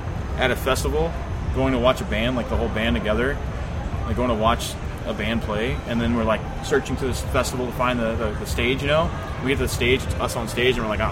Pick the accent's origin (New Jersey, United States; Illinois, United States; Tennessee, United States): Illinois, United States; Heron; I'm from Heron, Illinois. Raised there, and I worked at the big Clear Channel rock station.